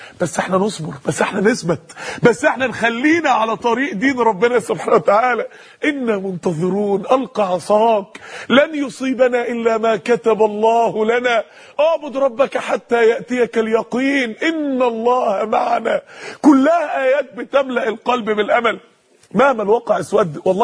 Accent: Mansoura, Dakahlia, Egypt; لو دخلت مسجد معين عندنا في المنصوره

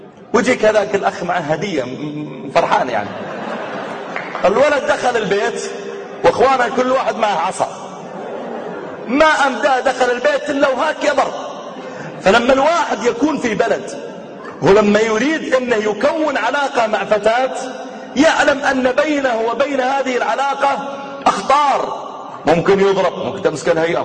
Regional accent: Riyadh, Riyadh Province, Saudi Arabia; يعني مثلا عندنا في الرياض

